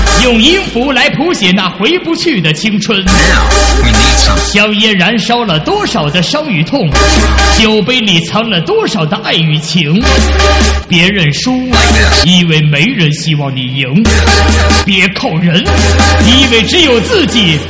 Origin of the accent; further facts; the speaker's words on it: Qingdao, Shandong, China; 大家好，我是来自山东青岛的男孩，